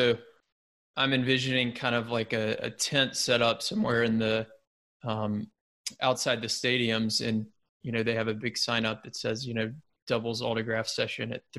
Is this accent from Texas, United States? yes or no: no; Memphis, Tennessee, United States; I'm from Memphis, Tennessee, and I used to go to the Grizzlies games when I was younger